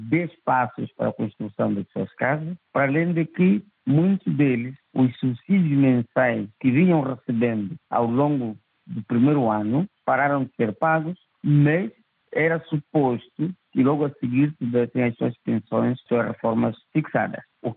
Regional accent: Mozambique; criou tristeza em todos nós como moçambicanos

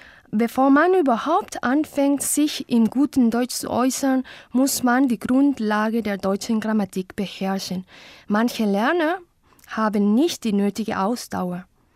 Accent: Lima, Peru; German is a second language; Ich komme aus Lima, Peru. Ich arbeite als Spanisch- und Deutschlehrerin an der Deutschen Schule Alexander von Humboldt in Lima.

